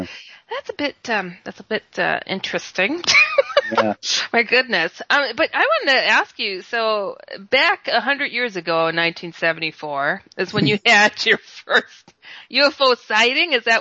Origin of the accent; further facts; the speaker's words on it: Wisconsin, United States; I'd never been in such a situation, though I'm from Wisconsin.